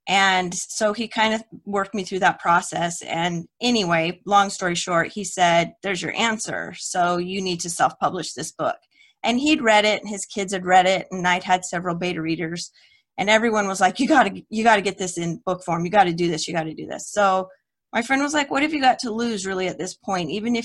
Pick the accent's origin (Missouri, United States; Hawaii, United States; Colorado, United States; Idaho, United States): Idaho, United States; Potlatch; now in Las Vegas, United States; It was originally a business that started where I grew up in Potlatch, Idaho. It was a lumber company and then evolved into paper making and stuff. So that's how we ended up in Las Vegas.